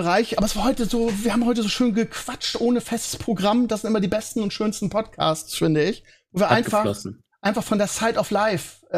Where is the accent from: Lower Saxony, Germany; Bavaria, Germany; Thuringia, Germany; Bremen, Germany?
Bremen, Germany; ich komme ja aus dem Bremer Ghetto, Gröpeling.